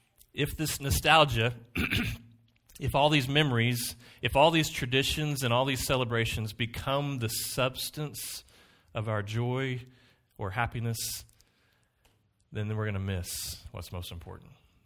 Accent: Choctaw, Oklahoma, United States; I grew up in Choctaw

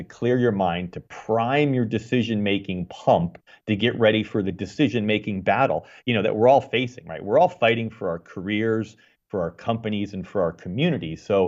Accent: Pennsylvania, United States; like I grew up in Pennsylvania, so I love to visualize the beautiful fall foliage

